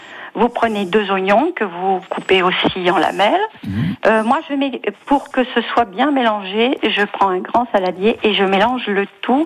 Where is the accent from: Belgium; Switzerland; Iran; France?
France; Auvergne-Rhône-Alpes; Oui, et je viens du Bourbonnais